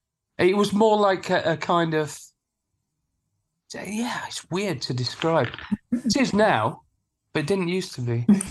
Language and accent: English; Sheffield, Yorkshire and the Humber, United Kingdom; when I was growing up in Sheffield, I went to the kind of top grammar school.